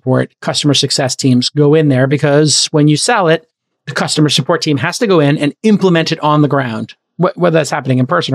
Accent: Brooklyn, New York, United States; Listen, I'm from Brooklyn.

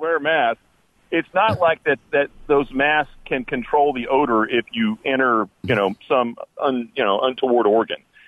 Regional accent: Nashville, Tennessee, United States; I'm a surgeon from Nashville, Tennessee.

